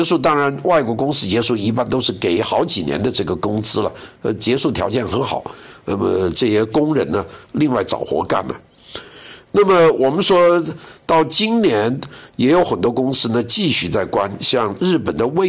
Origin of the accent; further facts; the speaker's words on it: Guangdong, China; 我们广东人叫雷射